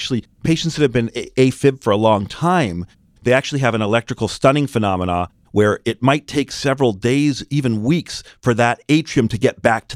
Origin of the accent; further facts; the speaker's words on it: Canada; Well, I'm both Canadian and American, so I straddle the argument